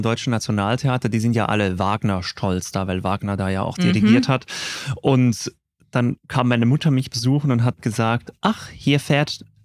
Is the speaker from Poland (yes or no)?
no; Switzerland